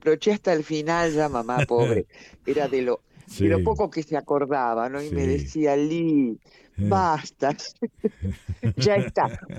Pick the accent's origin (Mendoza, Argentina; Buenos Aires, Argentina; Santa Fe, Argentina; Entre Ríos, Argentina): Buenos Aires, Argentina; also born or lived in Córdoba; Yo soy porteña.